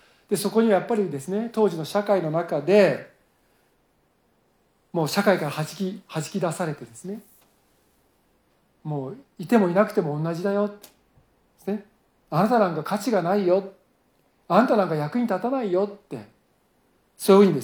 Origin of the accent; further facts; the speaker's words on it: Tokyo, Japan; 私は東京生まれで、多摩川が近かったんで、東京でも田舎ですから